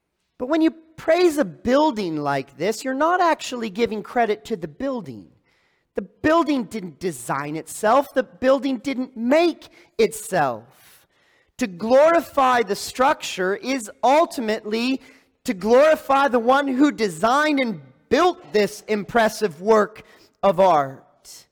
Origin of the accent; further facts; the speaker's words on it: Lansing, Michigan, United States; I grew up in Lansing. I didn't travel a lot. Lansing is not known for its impressive skyscrapers.